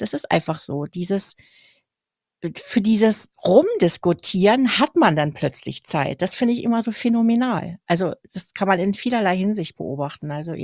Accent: Berlin, Germany; Ich komme aus Berlin, da redet man so.

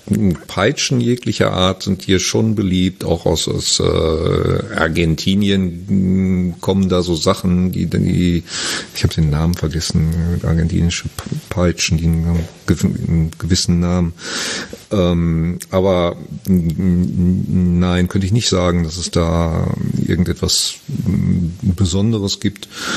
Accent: Germany; ich bin Deutscher

